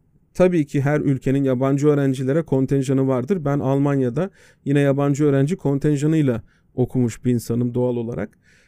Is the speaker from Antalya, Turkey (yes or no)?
yes; Antalya, Turkey; Nitekim ben Antalyalı bir insan olarak